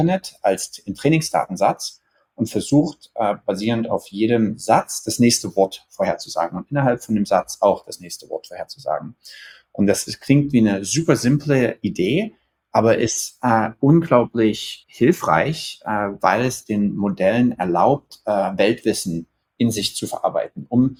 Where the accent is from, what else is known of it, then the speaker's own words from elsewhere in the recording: Dresden, Saxony, Germany; also born or lived in Ethiopia; ich komme aus Dresden, Dresden geboren, ein paar Jahre in Äthiopien gelebt, mein Abi am Gymnasium Dresden-Plauen gemacht